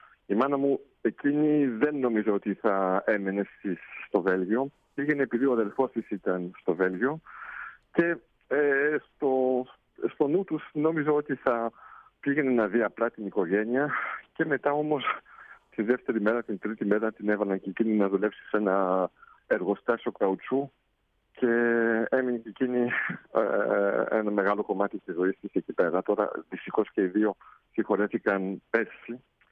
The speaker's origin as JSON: {"language": "Greek", "country": "Greece", "lives_now": "Belgium", "said": "ξέρουν ότι είμαι Έλληνας, το όνομά μου δεν το μπορεί να το κρύψει"}